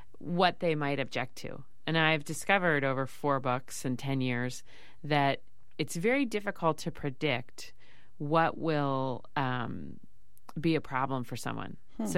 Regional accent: Philadelphia, Pennsylvania, United States; He worked in New York, and we grew up in Philly.

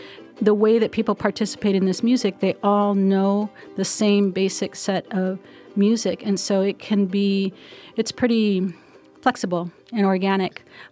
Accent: San Jose, California, United States; Once I graduated, I came back home to San Jose. I'm from San Jose.

